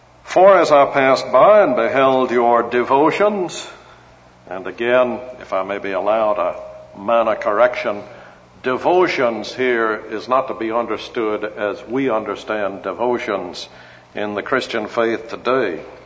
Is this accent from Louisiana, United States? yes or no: no; Charleston, South Carolina, United States; I come from South Carolina and from Charleston